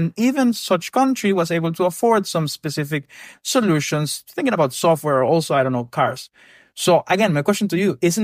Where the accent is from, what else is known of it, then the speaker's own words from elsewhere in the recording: Ecuador; I come from Ecuador, which is a country that does not necessarily have a lot of money.